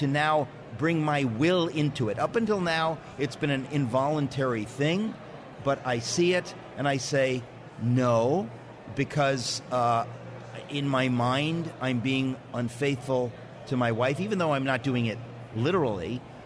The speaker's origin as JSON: {"language": "English", "town": "Queens", "region": "New York", "country": "United States", "tie": "born or raised there", "said": "because I grew up in Queens."}